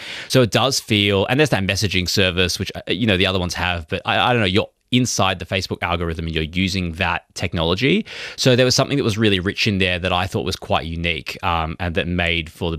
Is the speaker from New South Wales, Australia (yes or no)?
yes; Sydney, New South Wales, Australia; I'm from Sydney